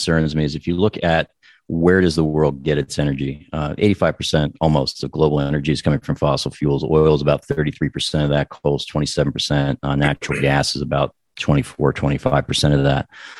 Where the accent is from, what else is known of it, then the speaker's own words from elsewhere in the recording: New Jersey, United States; born there; also born or lived in Colorado / New York City; I was born in New Jersey. I had to go to undergrad out in Colorado, but I lived in New York City from 1996 to about 2007.